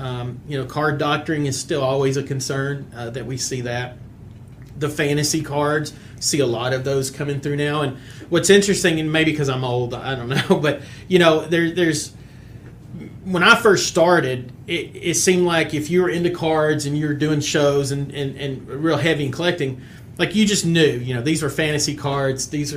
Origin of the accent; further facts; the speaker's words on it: Tennessee, United States; I'm originally from Tennessee, so I have always loved Peyton